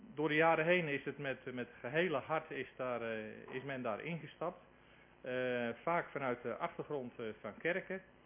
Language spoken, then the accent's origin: Dutch; Groot-Ammers, South Holland, Netherlands; Ik kom uit Groot-Ammers.